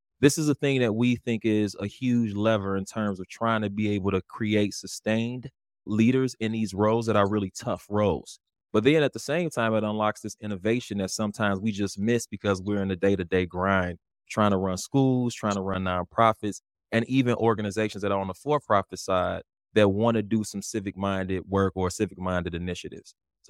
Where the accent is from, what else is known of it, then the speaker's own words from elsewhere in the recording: Chicago, Illinois, United States; culture person from Chicago, Illinois. Mother's from Memphis, dad is Nigerian, Igbo specifically. So growing up in Chicago